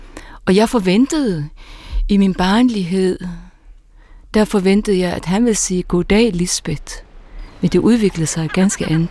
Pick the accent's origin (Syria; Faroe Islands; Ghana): Faroe Islands; Da jeg var barn på Færøerne, i den sorte gryde, som nogle kaldte stedet, vi foretrak at kalde stedet for Nordøernes paradis.